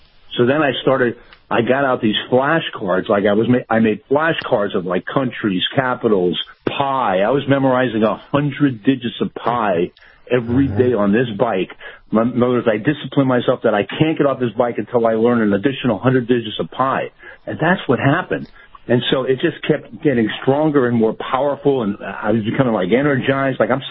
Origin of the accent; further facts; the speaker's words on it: Allentown, Pennsylvania, United States; I worked in Allentown. I grew up in Allentown, and I worked in a steel mill.